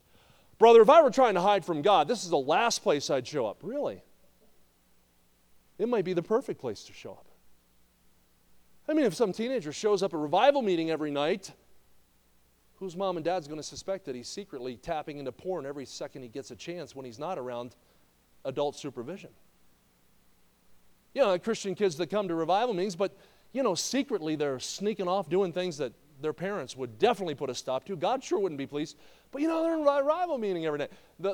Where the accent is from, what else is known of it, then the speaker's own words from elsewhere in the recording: Kansas City, Missouri, United States; I'm from Kansas City, Missouri, my home church, Eagle Heights Baptist Church.